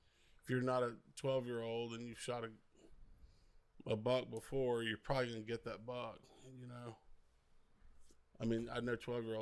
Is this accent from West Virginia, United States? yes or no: no; Alabama, United States; I'm from Alabama, not Mexico, so I've seen more bucks than I've seen permit.